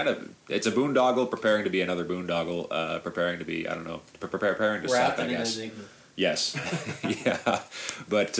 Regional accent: Puyallup, Washington, United States; I grew up in Tacoma-ish. Puyallup.

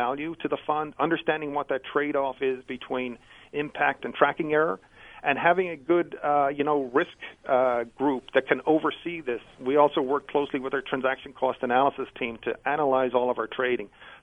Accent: Ireland; moved away; You know, I grew up in Ireland. My goal was to try and get a scholarship to come to the United States. I ended up coming to Villanova

